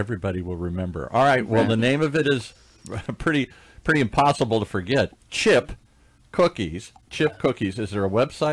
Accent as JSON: {"language": "English", "region": "Midwest", "country": "United States", "tie": "born or raised there", "said": "Okay, cookies and milk. That's what I grew up with in the Midwest here."}